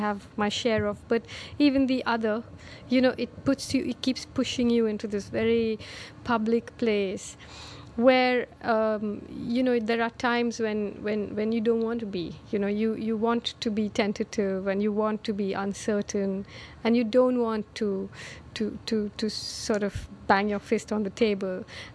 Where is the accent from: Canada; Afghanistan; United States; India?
India; Aymanam, Kerala; also born or lived in Shillong; I came back with my mother to Kerala, where I grew up in a village called Aimanam, which is the village in which The God of Small Things is set.